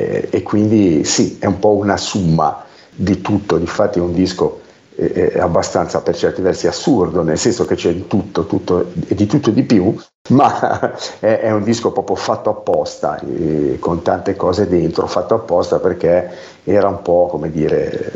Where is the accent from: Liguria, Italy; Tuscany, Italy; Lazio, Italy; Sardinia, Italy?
Liguria, Italy; Genoa; in realtà da genovese ovviamente l'ho fatto tramite raccolta fondi